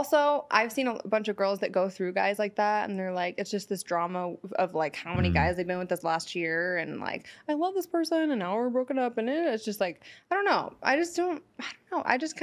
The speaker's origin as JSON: {"language": "English", "town": "San Francisco", "region": "California", "country": "United States", "lives_now": "Los Angeles, United States", "said": "because I'm from San Francisco, so I'm not really into this LA life, even though mm-hmm. I live here."}